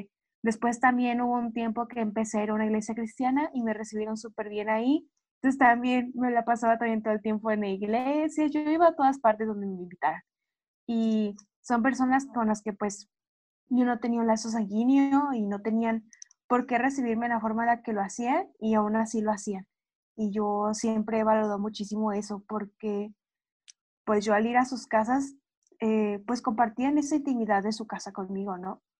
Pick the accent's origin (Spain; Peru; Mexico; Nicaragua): Mexico; Chihuahua; a comparación de donde yo vengo, de Chihuahua